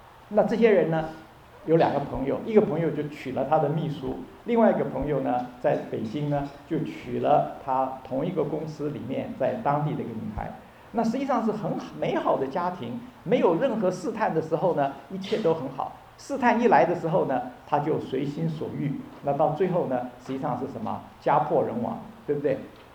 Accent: Taiwan; 我是在这个台湾长大的哈，在台湾长大的话实际上就是说有很多这个道德伦理的教导

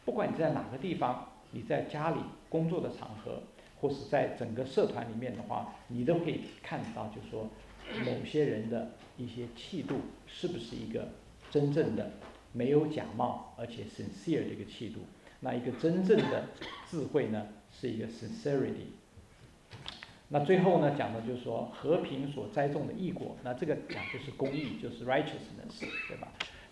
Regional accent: Taiwan; 我们这边从台湾来的有哪几位？我们大概好久是台湾来的，我们大概都晓得，我们从小就被学这个东西。

